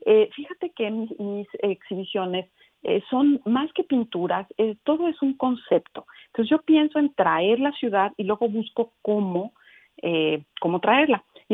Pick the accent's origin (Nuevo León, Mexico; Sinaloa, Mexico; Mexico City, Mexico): Mexico City, Mexico; now in Houston, United States; Yo soy de la Ciudad de México y mi corazón está en la Ciudad de México, ¿verdad? Entonces dije, bueno, yo quiero transportar mi ciudad aunque también estoy haciendo a Houston, que es mi hogar ahora